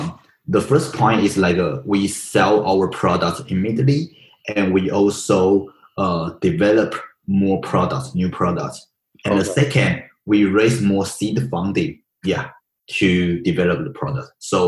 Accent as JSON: {"language": "English", "country": "Taiwan", "tie": "born or raised there", "said": "Actually, I'm originally from Taiwan, and I grew up in Taiwan"}